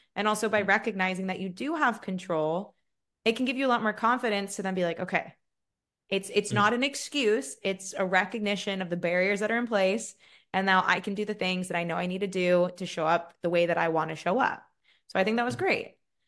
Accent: United States; I'm so American, I want to make sure everyone's happy

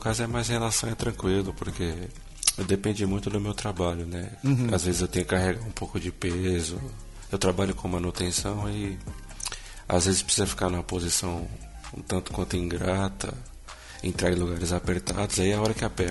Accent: São Paulo, Brazil; eu nasci e vivi aqui minha vida inteira, então tem muita coisa boa, tem bastante coisa para fazer para quem é turista, assim, é uma cidade muito grande, né?

